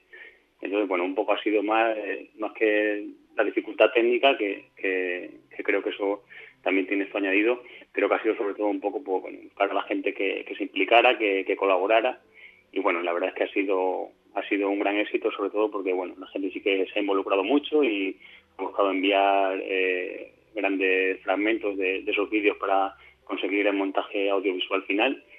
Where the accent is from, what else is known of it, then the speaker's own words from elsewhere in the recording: Gargantilla, Extremadura, Spain; a la gente de mi pueblo, Gargantilla, que es un pueblo del norte de Cáceres